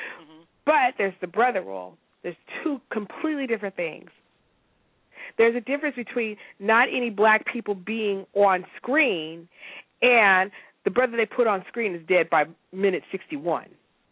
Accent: San Diego, California, United States; I grew up in San Diego.

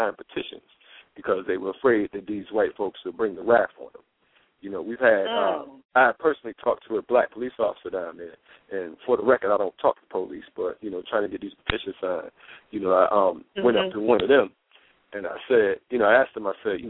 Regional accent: Bridgeport, Connecticut, United States; I'm from Bridgeport, Connecticut. I've never been called a nigger by a white person until I went petitioning in Savannah, Georgia.

